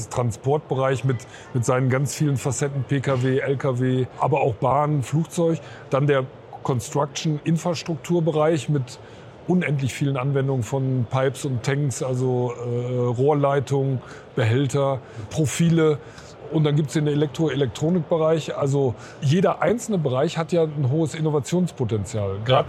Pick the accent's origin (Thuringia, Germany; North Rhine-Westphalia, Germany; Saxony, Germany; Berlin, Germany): North Rhine-Westphalia, Germany; born there; aber ich bin gebürtig aus NRW und lebe in NRW.